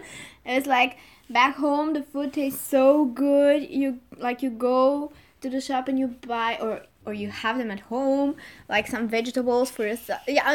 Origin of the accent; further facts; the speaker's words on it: Bulgaria; English is a second language; now in Düsseldorf, Germany; I'm also studying at the Heinrich Heine University, and I'm actually being a student abroad right now, as I come from Bulgaria, as you said.